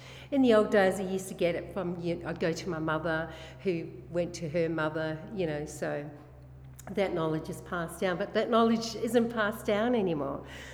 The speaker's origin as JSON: {"language": "English", "country": "New Zealand", "said": "I'm Māori from New Zealand."}